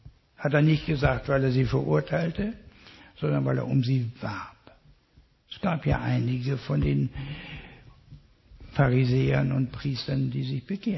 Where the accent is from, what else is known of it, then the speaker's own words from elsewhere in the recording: Ethiopia; Äthiopien ist ja meine Heimat.